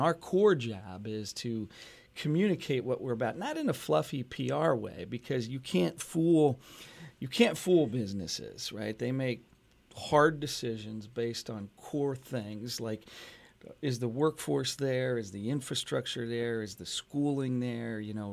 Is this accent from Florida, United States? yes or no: no; Bethlehem, Pennsylvania, United States; I'm a homer. I was born and raised in Bethlehem. My kids are fifth generation in Bethlehem, and my family's been here, so I love the place, and most of my work and service has been right here.